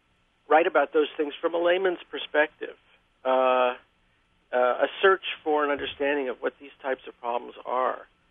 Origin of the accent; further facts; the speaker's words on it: New York, United States; And I spent 8 years as her twin, growing up in New York with her in the house and with me.